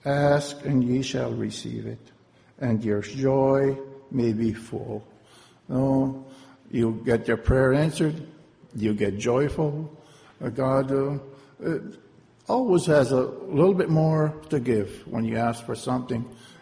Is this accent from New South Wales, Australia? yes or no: yes; Sydney, New South Wales, Australia; from Sydney.